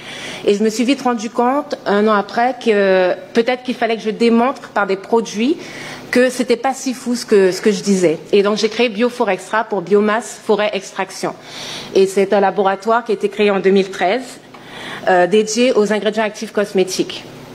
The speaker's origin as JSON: {"language": "French", "region": "French Guiana", "country": "France", "tie": "born or raised there", "said": "Et je suis très fière d'être sur ma terre natale, sur mon territoire, la Guyane, dont je suis originaire."}